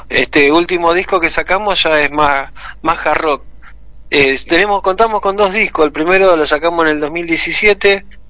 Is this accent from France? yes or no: no; Monte Grande, Buenos Aires Province, Argentina; Somos de Monte Grande.